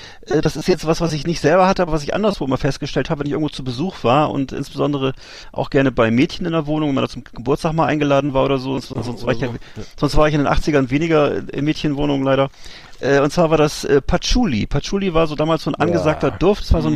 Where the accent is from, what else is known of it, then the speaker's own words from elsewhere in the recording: Bremerhaven, Bremen, Germany; am coolsten waren das eben bei uns in Bremerhaven die Nike-Tennissocken von, die gab es in Wally's Nike Corner. Das war so der offizielle Nike-Store in meiner Heimatstadt